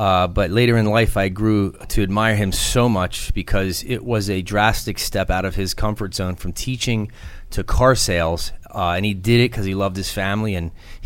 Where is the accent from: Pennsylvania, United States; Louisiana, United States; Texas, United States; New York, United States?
Pennsylvania, United States; Morrisville; Morrisville, Pennsylvania, Bucks County, PA.